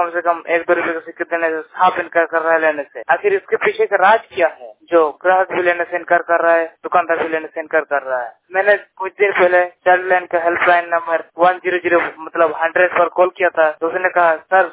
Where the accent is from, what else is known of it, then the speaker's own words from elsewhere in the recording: Koda, Jharkhand, India; झारखंड के सुखेशमु जिला के पक्का प्रखंड के अंतर्गत जादूगढ़ थाना के कोदा गांव के रहने वाला हूँ।